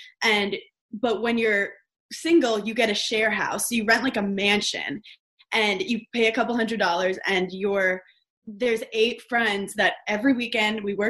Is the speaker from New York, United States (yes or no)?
yes; New York City, New York, United States; But my life was spent like going out to Long Island. I'm from New York City.